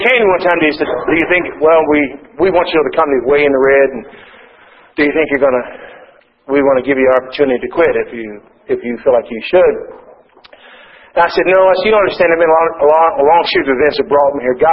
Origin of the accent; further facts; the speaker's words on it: Texas, United States; And I grew up with snakes. I'm from Texas originally, but I still don't like them.